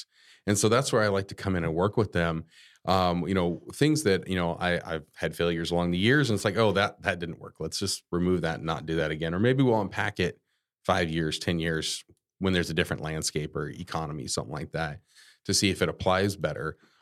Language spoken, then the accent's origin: English; Panama City, Florida, United States; born there; now in Orlando, United States; This is home state for me. I was born up in Panama City